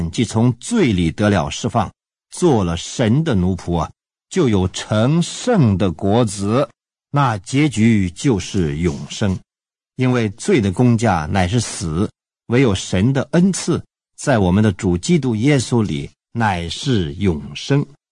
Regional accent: China; 这个圣字啊，我们中国人很敏感

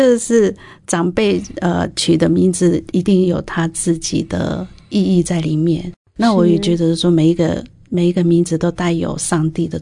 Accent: Hualien, Hualien County, Taiwan; 当我从花莲到北部进到基督教的教会的时候

